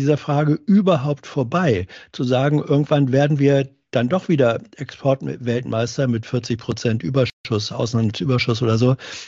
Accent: Hanover, Lower Saxony, Germany; Meine Heimatstadt ist Hannover.

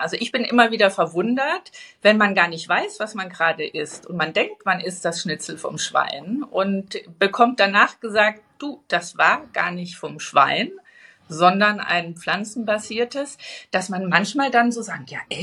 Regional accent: Bavaria, Germany; an meine Kindheit erinnern im Bayerischen Wald, also mein Vater gestandener Bayer, meine Mutter kommt aus dem Schwarzwald

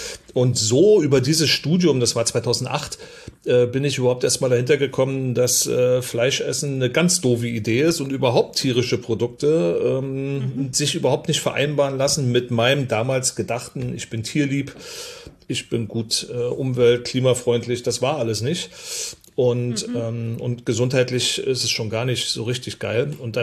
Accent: East Germany, Germany; Tatsächlich bin ich in der DDR groß geworden, also ein Ossi

